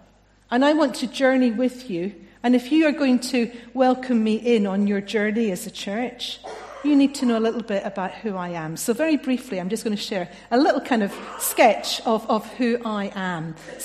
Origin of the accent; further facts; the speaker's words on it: Scotland, United Kingdom; accent: Scottish; If you haven't heard the accent, it's Scottish. I grew up in Scotland. My father was ordained, so we moved around quite a lot.